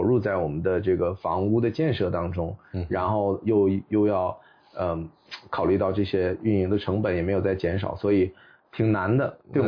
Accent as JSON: {"language": "Chinese", "country": "China", "said": "哦，明白原来我们中国人是这样做舞台的构置"}